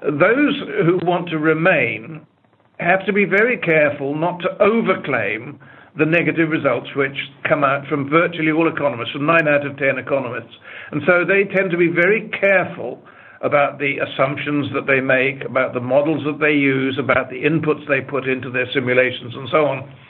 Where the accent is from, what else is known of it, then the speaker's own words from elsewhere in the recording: New Zealand; now in London, United Kingdom; I'm a New Zealander, and therefore I'm just living in London.